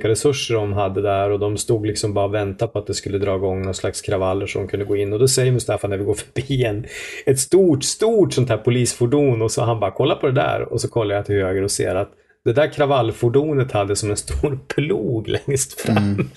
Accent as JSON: {"language": "Swedish", "country": "Sweden", "said": "Men man märks att man som svensk, man hajar man till när man ser ett kravallfordon med en plog"}